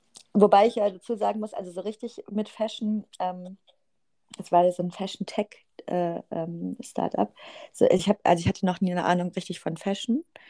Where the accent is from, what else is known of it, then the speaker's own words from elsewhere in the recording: North Rhine-Westphalia, Germany; also ich komme aus dem Rheinland, die war halt in Hamburg auch schon länger